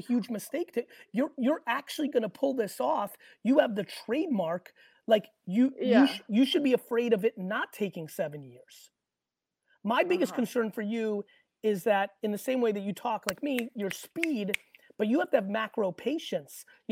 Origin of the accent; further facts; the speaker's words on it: Edison, New Jersey, United States; when I was growing up in Edison, New Jersey, my mom used to buy pomegranates